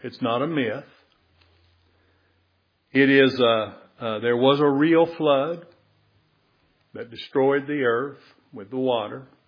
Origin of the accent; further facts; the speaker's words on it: United States; You know, we were kind of spoiled, I think, you know, growing up in America and in the 50s and 60s and all that.